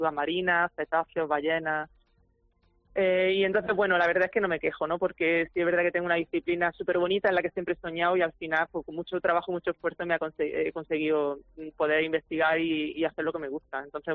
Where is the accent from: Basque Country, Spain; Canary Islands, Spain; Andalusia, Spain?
Andalusia, Spain; Almería; also born or lived in Málaga; pues nací en Málaga, muy pegada al mar y luego también pues me he criado en Almería, entonces pues eso, he amado al mar desde chica